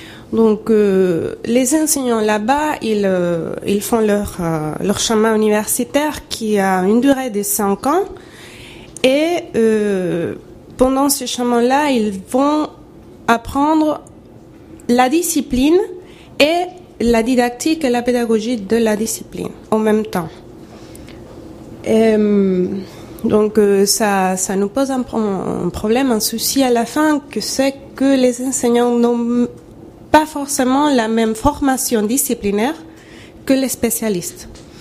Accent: Venezuela; French is a second language; ce qu'on fait chez nous au Venezuela

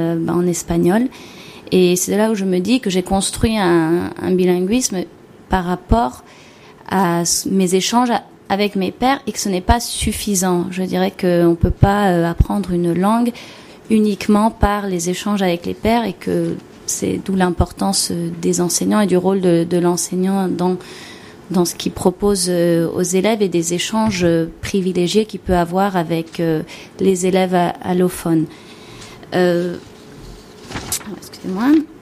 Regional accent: Mexico; je suis plurilingue, je suis bilingue espagnole. J'ai grandi au Mexique. Quand je suis arrivée au Mexique, je ne parlais pas du tout l'espagnol

